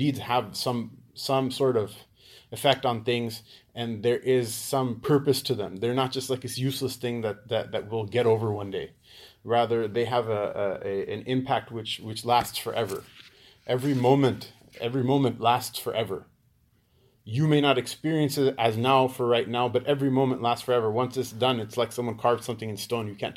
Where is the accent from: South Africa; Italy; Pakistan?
Pakistan; Because we're Pakistani, right? All Pakistanis go to Jannah, right?